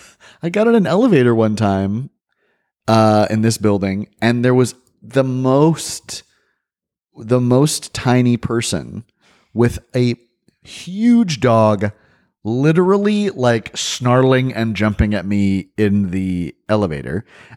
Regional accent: Florida, United States; I grew up in Florida, and so that the heat really is kind of treated like the enemy there.

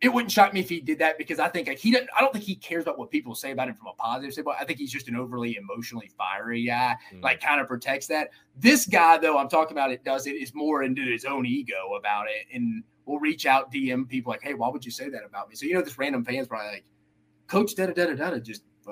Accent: Mississippi, United States; I'm from Mississippi originally, about to move to Atlanta, so prime Southeast area.

